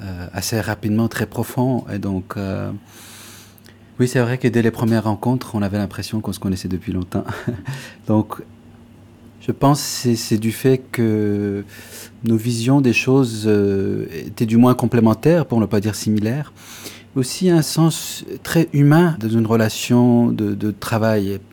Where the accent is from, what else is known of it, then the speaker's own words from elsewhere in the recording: Tehran, Tehran Province, Iran; born there; French is a second language; je suis né à Téhéran en 1976. Donc quelques années avant la révolution, mes parents habitaient en Europe à ce moment-là, mais ils sont venus pour la naissance. Nous sommes trois frères, je suis le seul enfant qui est né à Téhéran.